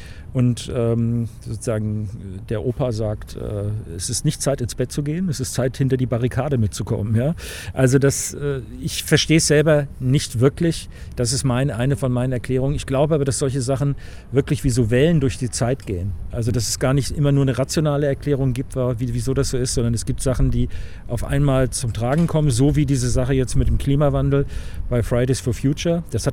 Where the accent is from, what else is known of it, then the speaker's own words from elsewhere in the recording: West Germany, Germany; wenn ein Vergleich mit der DDR mir als Wessi gestattet ist